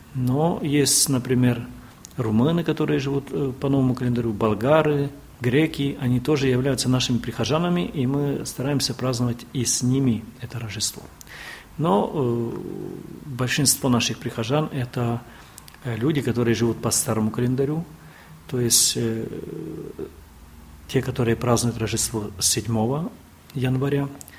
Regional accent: Western Ukraine, Ukraine; moved away as an adult; now in Czechia; Я приехал в Чехию, уже будет 13 лет летом.

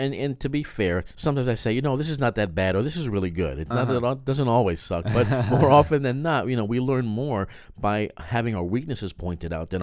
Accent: New York, United States; You don't want to be rude, but you know, being a New Yorker, you know, being rude is part of the, right.

